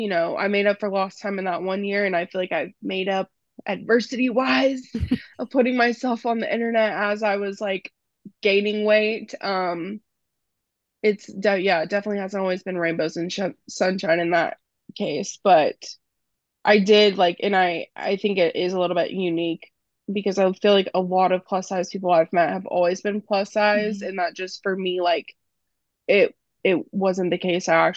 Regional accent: Texas, United States; I'm from Texas. I'm not from like Utah or anything like that.

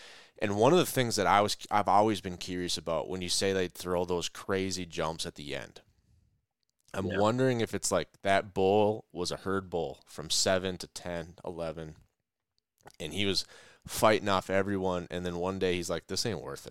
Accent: North Dakota, United States; You know, it's in my home state

